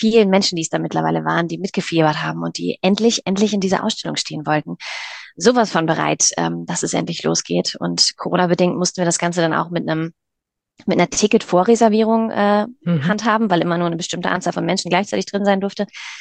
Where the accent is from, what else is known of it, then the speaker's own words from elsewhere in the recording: Schleswig-Holstein, Germany; wir kommen aus Norddeutschland, aus der Nähe von Kiel